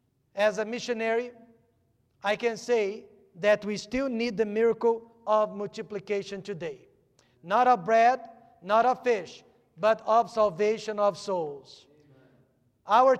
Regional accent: Brazil; English is a second language; now in United States; If I could only fix my accent. But I want to be just like you when I'm here. And I want to be a Brazilian when I'm there.

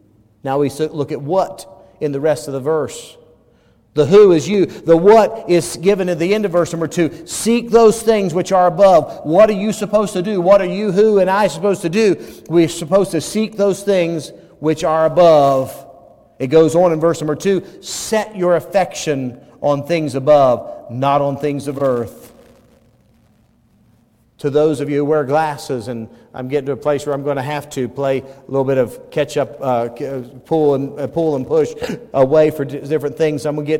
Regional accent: United States; Again, I'm telling you, I'm an American. I love it. I love the flag.

